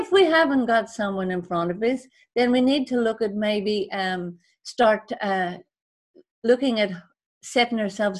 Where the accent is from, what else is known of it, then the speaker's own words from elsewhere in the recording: Ireland; I come from Ireland where, you know, we have a big family, big Catholic family.